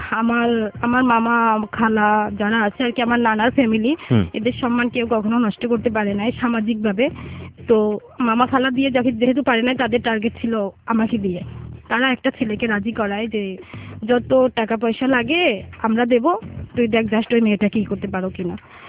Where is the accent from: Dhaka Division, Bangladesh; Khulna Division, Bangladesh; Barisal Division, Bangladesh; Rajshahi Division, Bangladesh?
Khulna Division, Bangladesh; Kushtia; আমাদের গ্রামের বাড়ির কথা কুষ্টিয়াতে